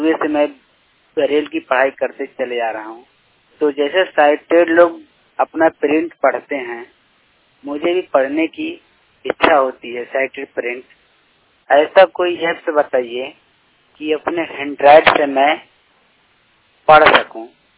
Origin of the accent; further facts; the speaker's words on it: Basti, Uttar Pradesh, India; UP Uttar Pradesh जिला बस्ती के रहने वाला हूँ। मैं विकलांग हूँ